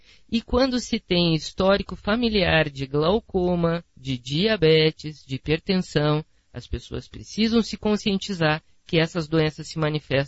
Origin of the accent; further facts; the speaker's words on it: Curitiba, Paraná, Brazil; now in Guarapuava, Brazil; Vim de Curitiba.